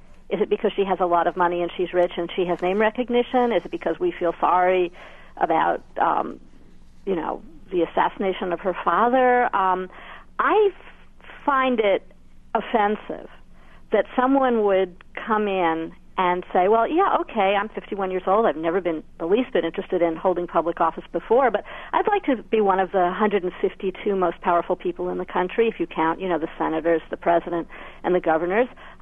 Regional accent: New York, United States; As a New Yorker, what I want is someone who has that fire in the belly

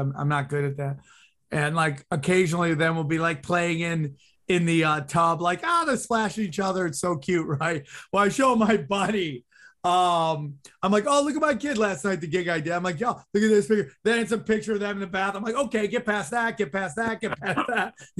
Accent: Syracuse, New York, United States; And I grew up in Syracuse area, and I loved the Hoyas, dude.

